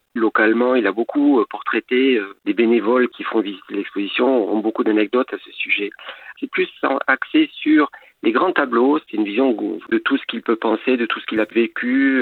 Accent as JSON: {"language": "French", "town": "Freis", "region": "Nouvelle-Aquitaine", "country": "France", "tie": "born or raised there", "said": "j'ai grandi à Freis, dans un petit hameau juste à côté de Vianne."}